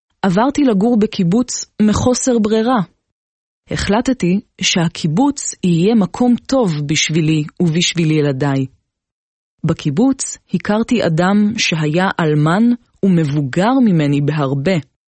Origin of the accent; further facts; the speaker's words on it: Germany; now in Israel; נולדתי בגרמניה. אבי נהרג במלחמת העולם השנייה.